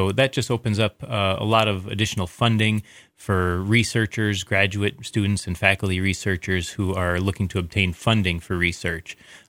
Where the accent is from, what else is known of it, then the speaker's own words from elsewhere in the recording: Wisconsin, United States; moved away as an adult; we came from the Midwest. I'm originally from Wisconsin, and my wife is from Minnesota